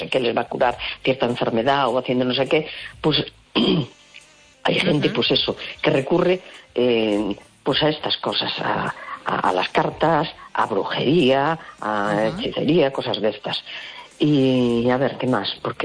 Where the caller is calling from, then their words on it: A Coruña, Galicia, Spain; de La Coruña.